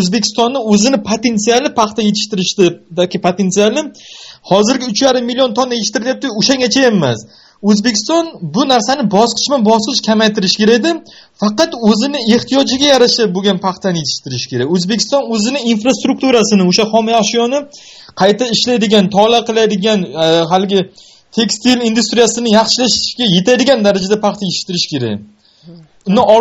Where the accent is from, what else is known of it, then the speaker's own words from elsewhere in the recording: Samarkand, Samarqand Region, Uzbekistan; Men asli Samarqandliman, asli.